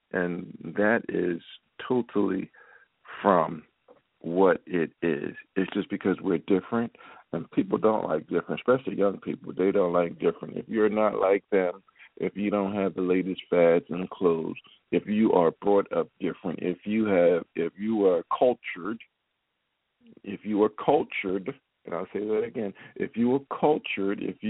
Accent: Philadelphia, Pennsylvania, United States; But again, Charmaine is from my hometown in Philadelphia.

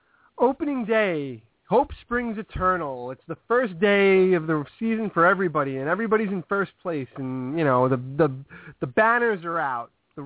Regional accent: New York, United States; I'm a New Yorker, all right?

